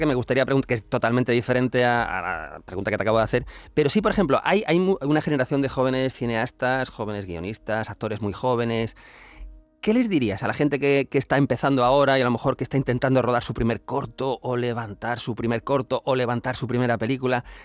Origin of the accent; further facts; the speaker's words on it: Andalusia, Spain; accent: Andalusian; hacer cine desde aquí con nuestro acento y de aquí hacia afuera